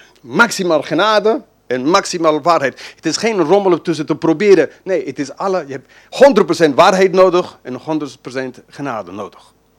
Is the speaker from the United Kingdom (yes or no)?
yes; England, United Kingdom; Dutch is a second language; now in Eindhoven, Netherlands; ik ben een Engelsman … Dus ik woon in Eindhoven. Ik ben nu bijna 15 jaar in Nederland. Dus ik heb mij een inburgeringscursus in Eindhoven gedaan. Dus mijn zachte G komt ergens daartussen.